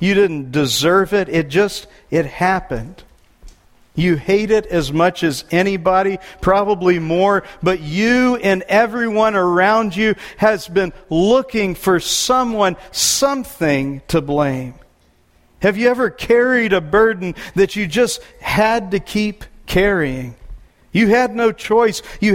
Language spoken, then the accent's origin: English; Texas, United States; This makes me think of when I was a kid growing up in Texas.